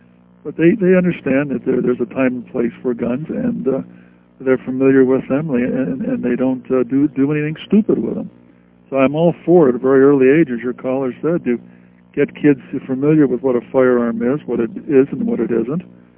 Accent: Arizona, United States; Well, I grew up in the Arizona desert, and guns were very prevalent there.

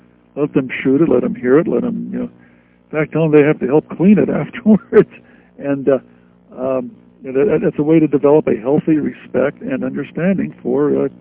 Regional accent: Arizona, United States; Well, I grew up in the Arizona desert, and guns were very prevalent there.

